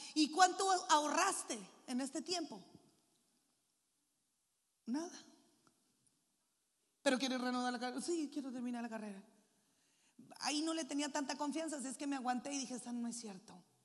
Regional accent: San Luis Río Colorado, Sonora, Mexico; born there; moved away; Yo nací en San Luis Río Colorado, Sonora, y después de unos años nos fuimos a vivir a Estados Unidos, y Dios y sus ocurrencias nos mandó a México otra vez.

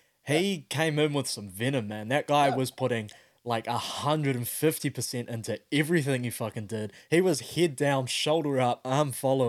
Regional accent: Auckland, New Zealand; I'm from Auckland

